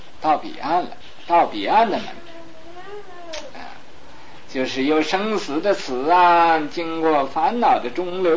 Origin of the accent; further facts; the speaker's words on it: China; 所以我们中国人呢 哎，这种发财的习气也太深了